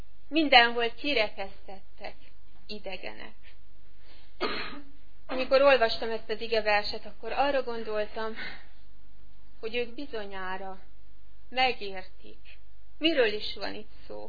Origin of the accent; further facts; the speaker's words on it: Hungary; born there; Biztos jobban megértik, mint mi, akik itt születtünk az anyaországban